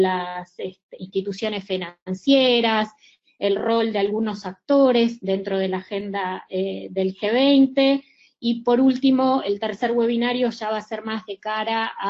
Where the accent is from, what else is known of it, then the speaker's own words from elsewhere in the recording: Uruguay; de Don, soy de Uruguay.